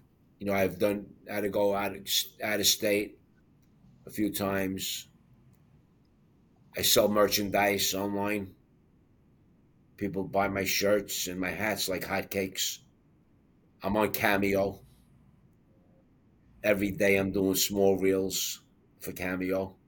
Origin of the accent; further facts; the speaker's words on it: Manhattan, New York, United States; I'm originally from Manhattan, 12th Street and First Avenue in the East Village.